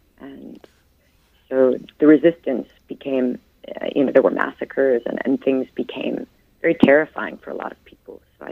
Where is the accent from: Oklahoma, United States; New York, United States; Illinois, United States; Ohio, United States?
Illinois, United States; Chicago; coming from my background, I grew up in Chicago in the United States, and the idea that there were that many parties in this small country was incredible.